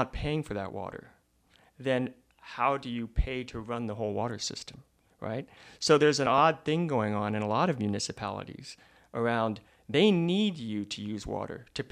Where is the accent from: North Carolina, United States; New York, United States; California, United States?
New York, United States; Manhattan; also born or lived in Utah; having my sisters and I grew up in Manhattan, but we spent all of our summers and vacations in Utah